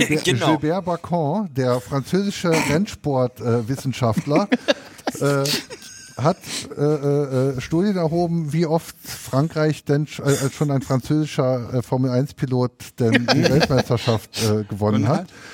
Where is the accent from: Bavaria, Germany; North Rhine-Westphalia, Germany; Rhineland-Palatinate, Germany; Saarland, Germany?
Saarland, Germany; Ich komme ja aus dem Saarland, ich kenne mich da aus.